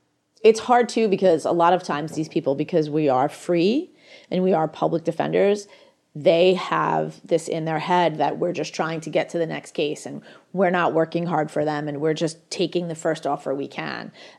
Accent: United States; I am. I'm American. I actually come from a wealthy family that is also very liberal, which is another oxymoron.

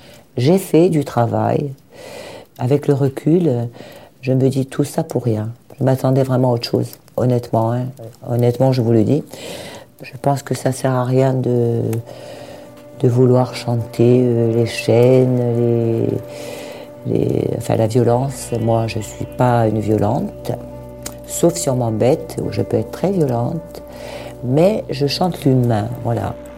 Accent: Corsica, France; Je suis corse, je revendique, je me plais à être ce que je suis très fière d'être ce que je suis.

